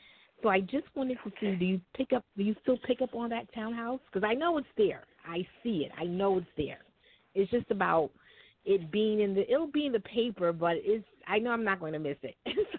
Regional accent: Long Island, New York, United States; I'm a suburban girl, so I grew up on the Long Island in New York City.

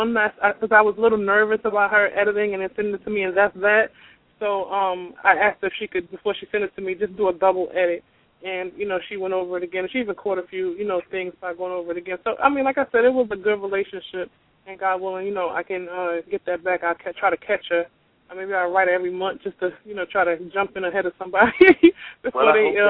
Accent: New Jersey, United States; she was from New York and I was from Jersey. Yeah, we were both black. We both lived in the inner city.

